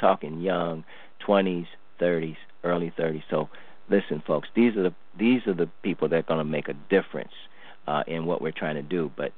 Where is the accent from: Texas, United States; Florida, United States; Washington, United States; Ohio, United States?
Ohio, United States; Cleveland; I'm from Ohio, Cleveland, born and raised.